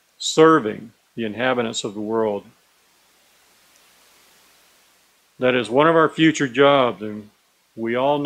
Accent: Florida, United States; I've lived here all my life, born and raised in Florida.

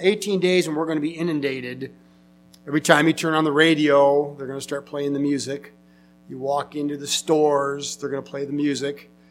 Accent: Michigan, United States; I always joke on Thanksgiving, growing up in Michigan outside of Detroit

